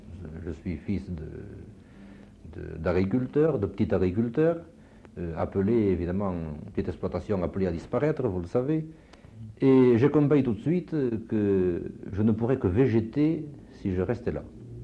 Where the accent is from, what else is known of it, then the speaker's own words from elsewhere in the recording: Occitanie, France; moved away as an adult; Moi, je ne suis pas originaire d'Orléans. Je suis originaire du midi de la France, d'un petit département qui s'appelle Le Gers, aux confins des Pyrénées. Et je me suis trouvé dans l'obligation de partir pour Paris à l'âge de 20 ans